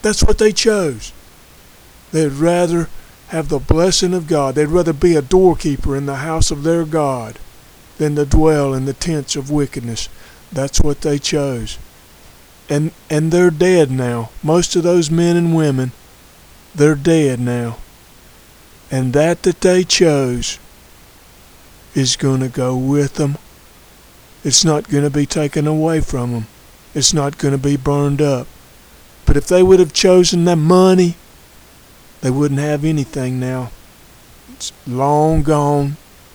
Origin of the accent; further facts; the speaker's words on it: North Carolina, United States; Every year when I was a boy growing up in North Carolina, the union would come down